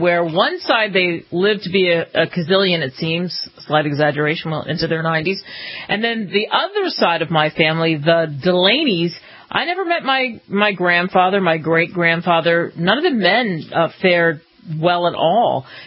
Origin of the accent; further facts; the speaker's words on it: Philadelphia, Pennsylvania, United States; when I was a kid, I grew up outside of Philadelphia.